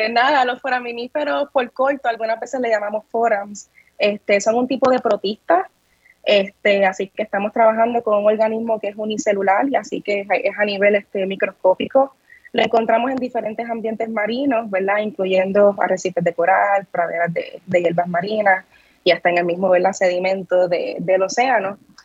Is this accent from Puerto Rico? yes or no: yes; Carolina, Puerto Rico; Soy de Carolina, Puerto Rico, realmente.